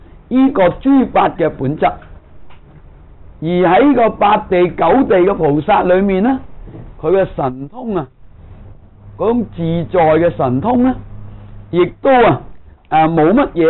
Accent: China; 我们说中国人说大隐隐于市嘛

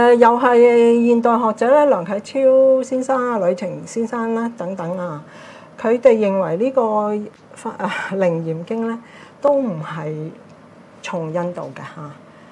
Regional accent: China; 喺我哋中國人嚟講咧，都幾重要嘅嚇。

